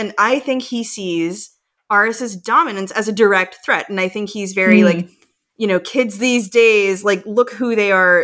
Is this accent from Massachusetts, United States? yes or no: yes; Massachusetts, United States; now in New York, United States; I'm from Massachusetts. I feel like I grew up with, like, a million Danielles.